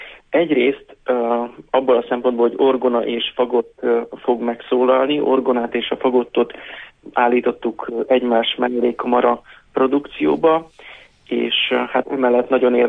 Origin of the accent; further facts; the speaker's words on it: Eger, Heves, Hungary; Én ugye egri származású vagyok